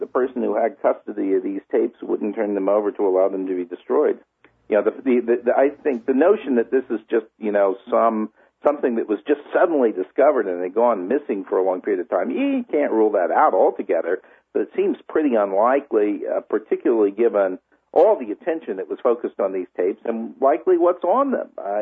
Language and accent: English; Rabat, Rabat-Salé-Kénitra, Morocco; moved away; my father was an Air Force officer stationed in Morocco, and I grew up in part in Rabat, not very far from where this prison is.